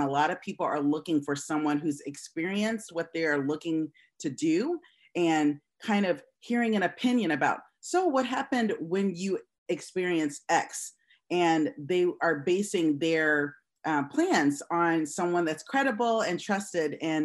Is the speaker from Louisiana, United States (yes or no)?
no; Ohio, United States; now in Arlington, United States; Well, I'm originally from Northwest Ohio, but I've been living in the DMV, the DC, Maryland, Virginia area for over 20 years. My home is in Arlington, Virginia.